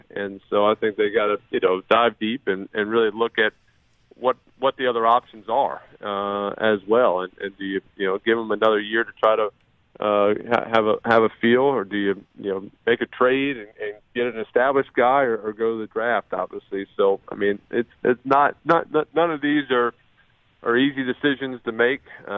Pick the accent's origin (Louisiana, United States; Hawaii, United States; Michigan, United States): Louisiana, United States; New Orleans; Go to New Orleans.